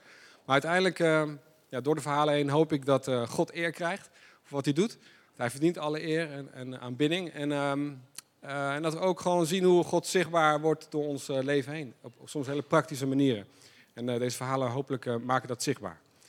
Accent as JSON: {"language": "Dutch", "town": "Haarlem", "region": "North Holland", "country": "Netherlands", "said": "Ik kom dus zelf uit Haarlem"}